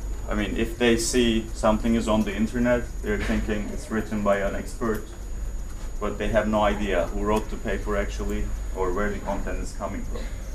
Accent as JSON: {"language": "English", "country": "Turkey", "second_language": "English", "lives_now": "United States", "said": "I'm from Turkey, by the way, originally. I went to an American school in Turkey, and we were writing a paper on 1984."}